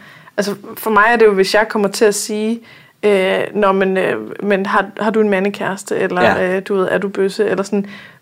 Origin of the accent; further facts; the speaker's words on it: Jutland, Denmark; Altså jeg bor i Jylland, ja. Altså kan du ikke høre på, hvordan jeg snakker, at jeg er jyde?